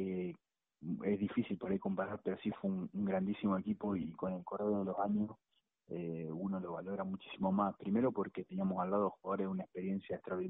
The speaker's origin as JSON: {"language": "Spanish", "town": "Paraná", "region": "Entre Ríos", "country": "Argentina", "lives_now": "Funes, Argentina", "said": "yo soy de Paraná, pero mi mujer es rosarina, así que tenemos la casa acá"}